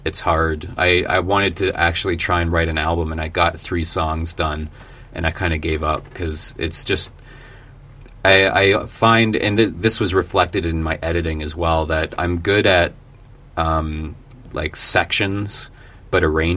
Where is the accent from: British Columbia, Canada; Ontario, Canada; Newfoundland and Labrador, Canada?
Ontario, Canada; St. Catharines; in my hometown, in St. Catharines, Ontario